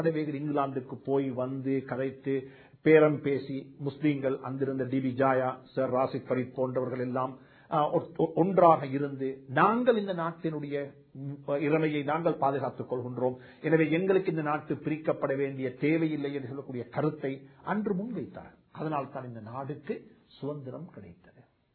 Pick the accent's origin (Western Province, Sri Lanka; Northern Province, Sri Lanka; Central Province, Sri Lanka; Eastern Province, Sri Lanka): Central Province, Sri Lanka; Kandy; நான் கண்டி ஊரை சேர்ந்தவர்